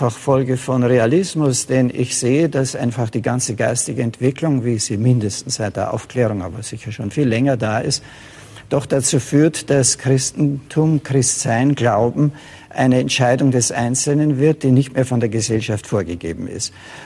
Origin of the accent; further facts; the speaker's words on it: Germany; Ich bin ein Deutscher